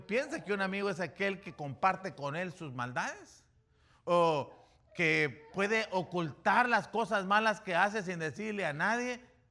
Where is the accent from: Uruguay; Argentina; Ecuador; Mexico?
Mexico; como mexicano